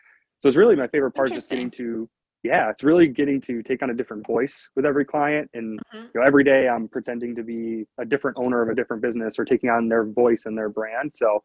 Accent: Milwaukee, Wisconsin, United States; I am from the Milwaukee area, Milwaukee, Wisconsin.

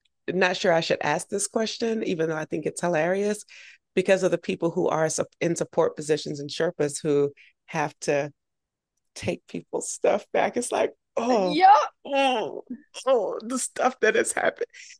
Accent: Augusta, Georgia, United States; I grew up in Augusta, Georgia

